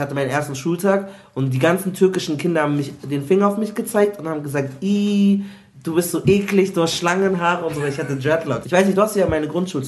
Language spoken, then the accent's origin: German; Munich, Bavaria, Germany; Aber ich bin von Bogenhausen eigentlich. Ich bin in Bogenhausen, ist eine gute Gegend.